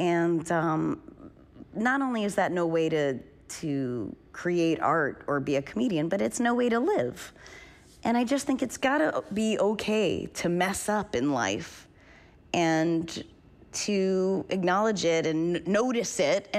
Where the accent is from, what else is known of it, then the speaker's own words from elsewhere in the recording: New Hampshire, United States; which never popped into my head and was never my experience growing up in New Hampshire.